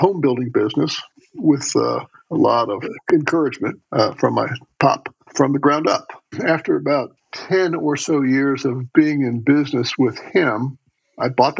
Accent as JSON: {"language": "English", "town": "Orlando", "region": "Florida", "country": "United States", "tie": "born or raised there", "said": "But I'm a native Floridian, and when I was born in Florida, it was a tiny little burg of a state"}